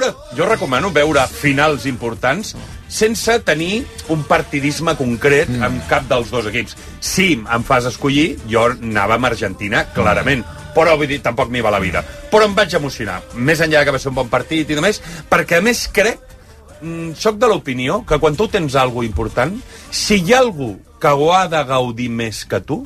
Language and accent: Catalan; L'Hospitalet de Llobregat, Catalonia, Spain; perquè jo sóc de l'Hospitalet, i si Barcelona està malament, l'Hospitalet és un infern